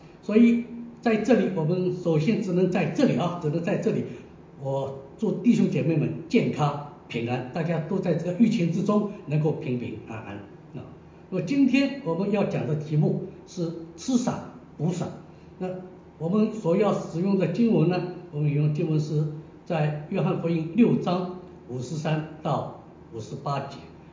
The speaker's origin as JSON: {"language": "Chinese", "country": "China", "said": "尤其是我们中国人啊，我们是喜欢讲吃的啊，中国人有吃的文化啊"}